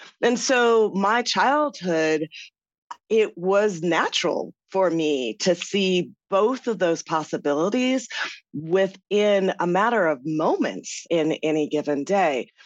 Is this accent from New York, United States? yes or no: no; Irvine, California, United States; where the house I grew up in Irvine, California, quite literally, you would walk out the front door